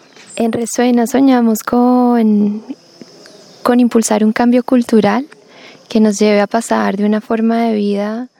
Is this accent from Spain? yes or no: no; Colombia; vengo de Colombia